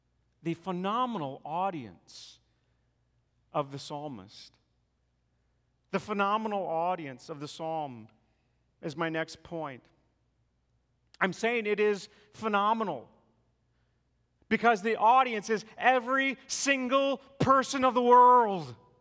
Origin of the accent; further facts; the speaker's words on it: South Dakota, United States; Imagine you are in the Midwest, in a state like my home state of South Dakota, and you look out your window and you see a tornado.